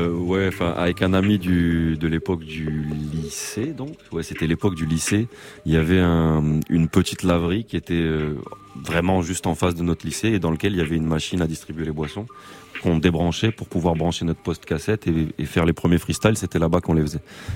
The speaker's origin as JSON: {"language": "French", "town": "Marseille", "region": "Provence-Alpes-Côte d'Azur", "country": "France", "tie": "born there", "said": "je suis né à Marseille, donc, mais j'étais parti depuis des années."}